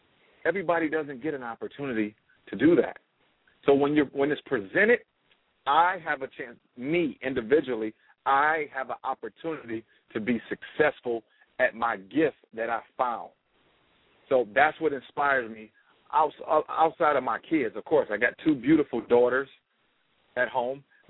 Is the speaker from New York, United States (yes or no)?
no; Detroit, Michigan, United States; Because growing up in Detroit, all I knew was Detroit. I was sheltered.